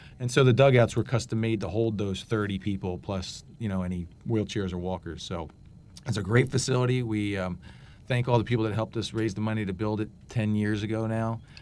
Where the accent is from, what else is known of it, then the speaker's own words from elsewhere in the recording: Delaware, United States; also born or lived in New Jersey; Yeah, also from the Northeast. I was raised in Delaware, lived in North Jersey for about 7 years prior to moving here.